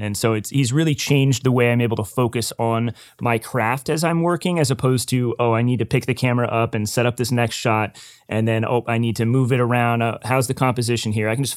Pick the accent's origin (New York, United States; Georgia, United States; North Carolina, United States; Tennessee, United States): Tennessee, United States; moved away as an adult; now in California, United States; That's when I moved out to California. I'm originally from Tennessee.